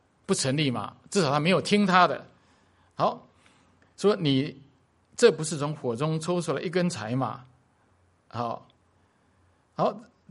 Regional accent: China; 我们中国人讲天庭，你想到什么？

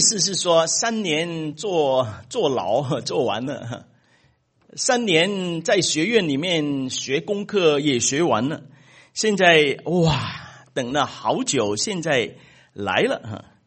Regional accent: China; 我们中国人呢最能够明白这个了。

